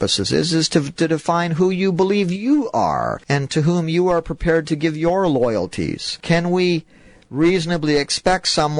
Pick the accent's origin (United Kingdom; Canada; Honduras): Canada; but I'm still a Canadian citizen, you know